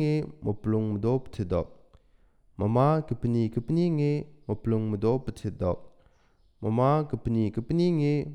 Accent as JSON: {"language": "English", "town": "Paidam Pantha", "region": "Manipur", "country": "India", "second_language": "English", "said": "I'm 30 years old. I'm from Paidam Pantha, Chandel District, Manipur."}